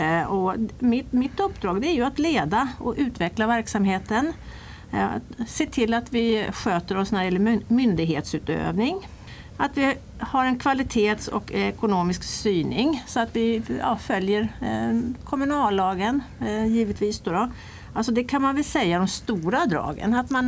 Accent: Stockholm, Stockholm County, Sweden; moved away as an adult; now in Stenungsund, Sweden; Jag är född och uppvuxen i Stockholm. Jag har jobbat i Stockholms stad i 24 år.

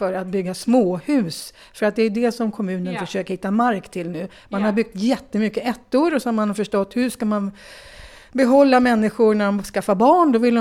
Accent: Bollmora, Stockholm County, Sweden; Jag är en asfaltsunge från Bollmora som inte vet vad man gör med saker man odlar.

